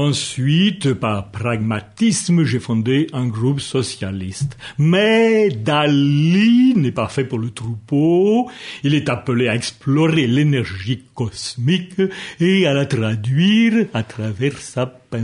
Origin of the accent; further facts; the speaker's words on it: Spain; Je suis monarchiste, catholique romain, parce que je suis espagnol, né dans cette Espagne d'où je tiens ma légitimité.